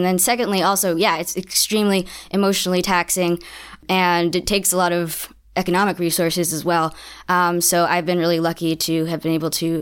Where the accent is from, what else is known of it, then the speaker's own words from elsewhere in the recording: Zhenjiang, Jiangsu, China; I'm from Zhenjiang City in Jiangsu.